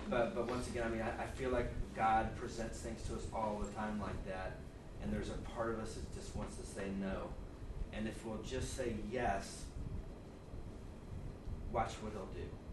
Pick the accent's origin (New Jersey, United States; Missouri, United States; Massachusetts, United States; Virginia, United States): Missouri, United States; moved away; my whole life, I grew up in Missouri, I moved here in 89, and the only place I ever went was I flew to Houston